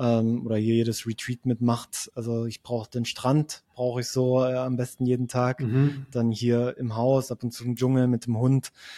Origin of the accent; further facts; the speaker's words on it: Berlin, Germany; also born or lived in Leipzig; now in Switzerland; ich komme aus Berlin über Leipzig in die Schweiz